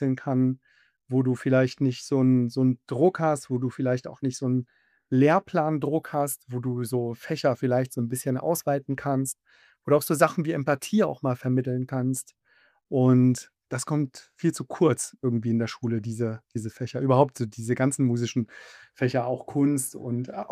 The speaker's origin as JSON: {"language": "German", "town": "Wolfsburg", "region": "Lower Saxony", "country": "Germany", "tie": "born or raised there", "said": "ich habe einen Migrationshintergrund. Mein Papa war Gastarbeiter aus Tunesien, der war einer der ersten Gastarbeiter in Wolfsburg, in meiner Heimatstadt."}